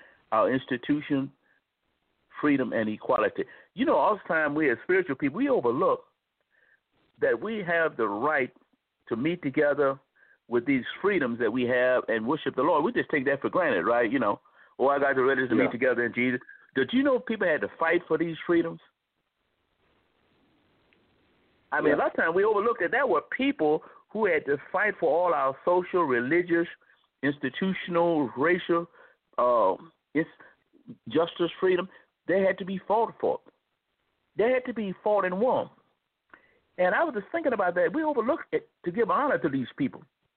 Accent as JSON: {"language": "English", "region": "the South", "country": "United States", "tie": "born there", "said": "I was born in the South"}